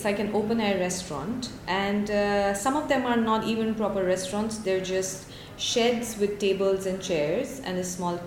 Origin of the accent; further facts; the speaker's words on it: India; what these Westerners don't understand is that I'm from India